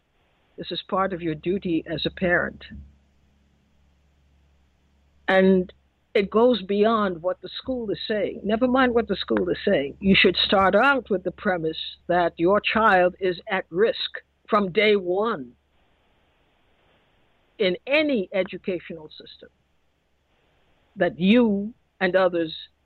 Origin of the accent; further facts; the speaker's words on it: Trinidad & Tobago; born there; I was born in Trinidad